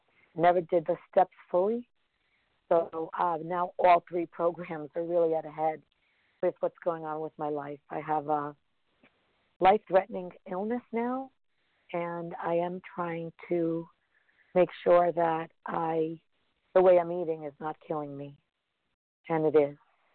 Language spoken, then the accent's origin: English; Brooklyn, New York, United States; I'm from Brooklyn, temporarily living in Vermont for a few months.